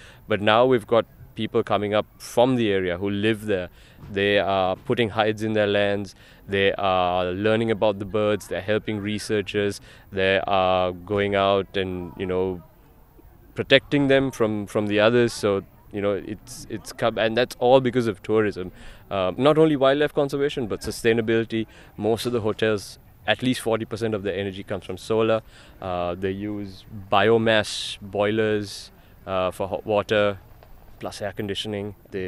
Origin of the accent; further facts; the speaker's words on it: Sri Lanka; from Sri Lanka.